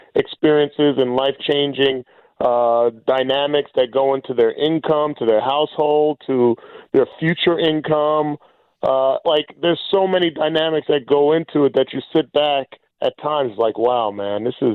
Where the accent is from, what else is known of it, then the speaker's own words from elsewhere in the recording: New Jersey, United States; I'm born and raised in Jersey, 5 minutes from New York City.